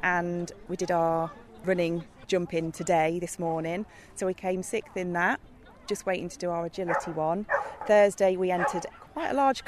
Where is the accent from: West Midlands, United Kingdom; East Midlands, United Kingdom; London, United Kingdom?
East Midlands, United Kingdom; Oakham; I'm from Oakham.